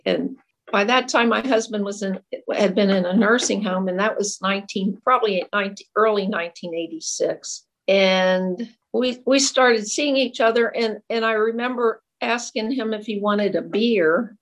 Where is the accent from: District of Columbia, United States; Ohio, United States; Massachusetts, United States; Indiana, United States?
Ohio, United States; Cincinnati; You know, I grew up in Cincinnati, Ohio, lived in Cincinnati my whole life